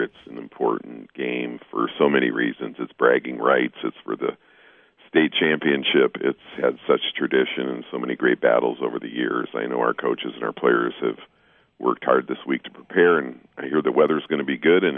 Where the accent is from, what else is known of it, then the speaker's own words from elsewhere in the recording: Michigan, United States; I'm a Michigan guy. I'm born and raised in Michigan